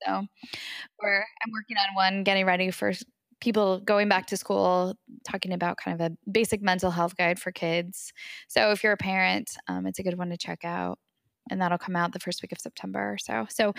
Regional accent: Redding, California, United States; my hometown is Redding, California, which was pretty severely burnt in the Carr Fire, which is one of the wildfires that's burned throughout Northern California.

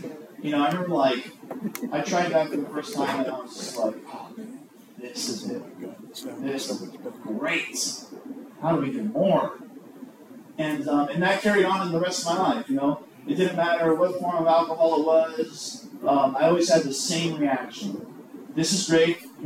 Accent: Bakersfield, California, United States; so originally I grew up in Bakersfield, California.

